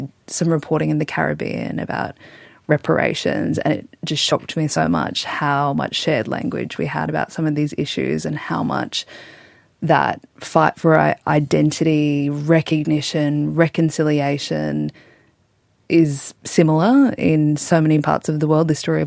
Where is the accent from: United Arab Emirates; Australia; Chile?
Australia; People ask, where are you from? And you can say, I'm Australian, full stop, no questions asked.